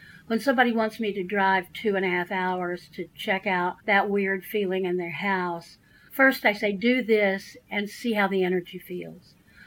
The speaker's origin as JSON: {"language": "English", "region": "North Carolina", "country": "United States", "tie": "born or raised there", "said": "And I was born and raised in West, by God, Buncombe County. I still think of myself as a rural person, though I've lived in Asheville most of my whole life."}